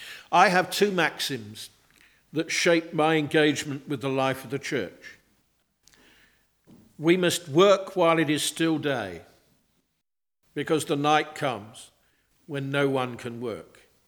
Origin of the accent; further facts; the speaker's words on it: Cambridge, East of England, United Kingdom; I tell people, I come from Cambridge.